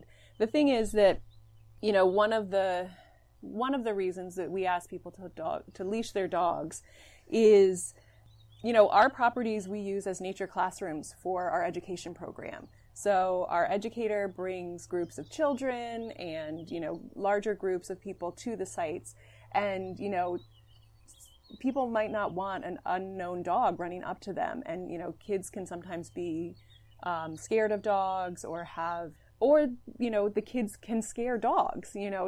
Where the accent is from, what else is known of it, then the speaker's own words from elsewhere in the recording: New York, United States; I'm the Vice President of Conservation for the Columbia Land Conservancy. And I grew up here in Columbia County